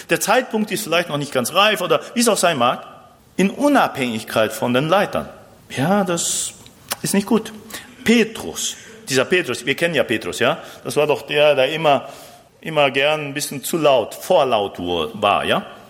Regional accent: Argentina; German is a second language; Also bei uns in Argentinien gibt es immer oft Streik und dann streiken die Busse, dann streiken die Züge und es gibt immer jemand, der streikt.

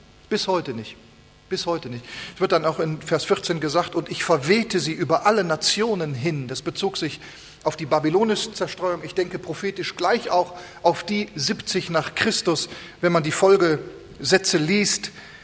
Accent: North Rhine-Westphalia, Germany; Wir beten schon sehr lange für einen älteren Mann in dem Dorf, wo ich herkomme, da bei Köln

